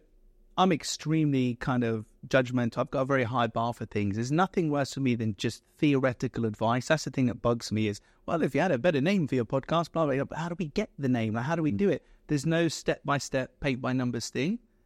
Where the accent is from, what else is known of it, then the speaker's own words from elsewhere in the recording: United Kingdom; as a Brit